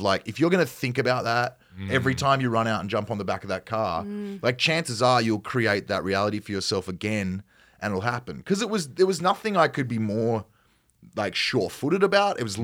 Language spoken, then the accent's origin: English; Australia; accent: Australian; Yeah, it's perhaps not as broad as my accent might get from an Australian standpoint, but we didn't use an accent for the play, no.